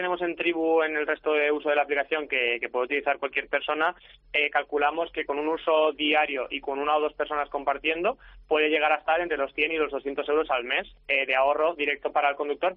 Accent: Valencian Community, Spain; yo como valenciano también estoy orgulloso de que la Comunidad Valenciana esté en quinta posición

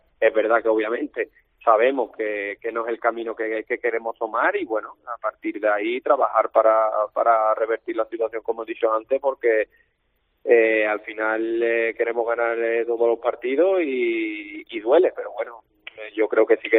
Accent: Andalusia, Spain; como andaluz que soy

